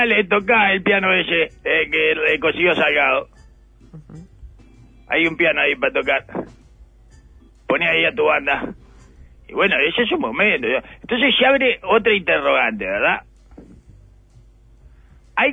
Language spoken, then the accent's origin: Spanish; Uruguay; Porque soy uruguayo.